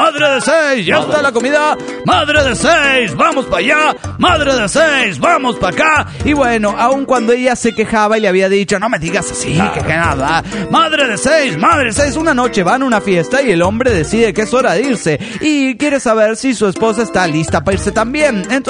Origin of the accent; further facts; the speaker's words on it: Cancún, Quintana Roo, Mexico; de Cancún, Quintana Roo, México.